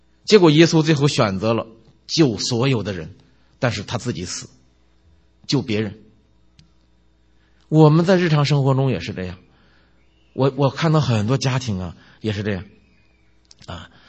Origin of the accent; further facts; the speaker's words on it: Beijing, China; born there; 我出生在农村里，其实也不卑贱，我生在北京协和那个什么友谊医院